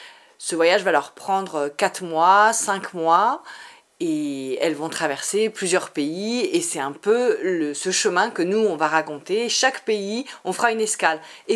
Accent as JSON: {"language": "French", "town": "Paris", "region": "Île-de-France", "country": "France", "said": "nous on est de Paris, donc on a beaucoup joué à Paris dans notre réseau, chez nos amis."}